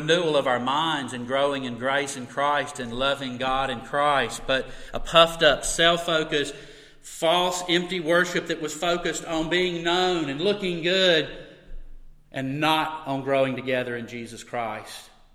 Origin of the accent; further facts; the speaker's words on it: United States; I'm American, so bear with me.